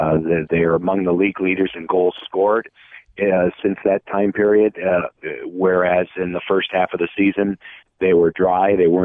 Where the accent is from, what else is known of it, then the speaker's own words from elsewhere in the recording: New England, United States; I didn't know how to really deal with it because I'm still emotional about the move. I grew up in New England.